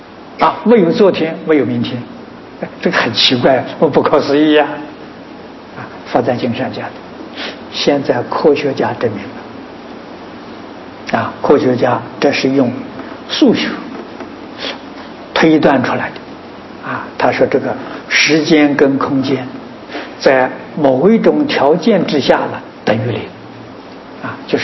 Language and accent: Chinese; China; 就是我们中国人所讲的他知其当然呢而不知其所以然